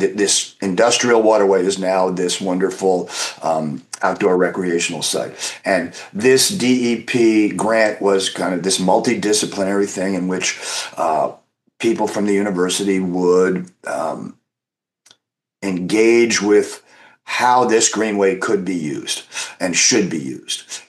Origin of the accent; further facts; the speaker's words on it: New York, United States; moved away as an adult; now in Virginia, United States; Actually, I grew up in New York and then went to Virginia to go to college.